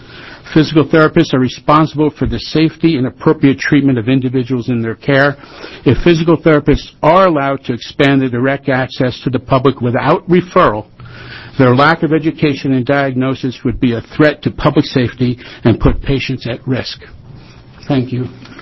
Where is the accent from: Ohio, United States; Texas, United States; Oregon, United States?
Oregon, United States; Portland; I'm from Portland area.